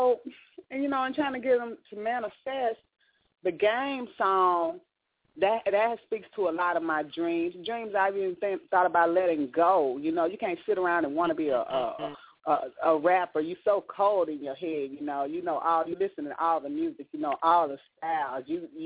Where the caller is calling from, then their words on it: Arkansas, United States; from Arkansas.